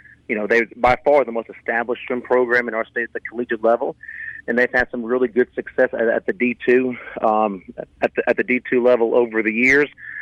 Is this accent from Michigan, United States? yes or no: no; Thibodaux, Louisiana, United States; born there; I was born in Thibodaux, Louisiana, down the bayou.